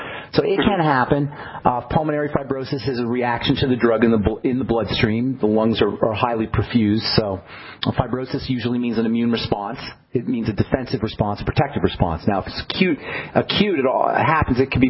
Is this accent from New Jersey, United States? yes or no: yes; New Jersey, United States; You know I'm from New Jersey, right?